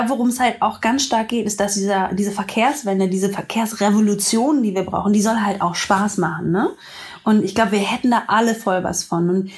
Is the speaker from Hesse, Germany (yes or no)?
no; Berlin, Germany; Ich bin ja auch Berlinerin.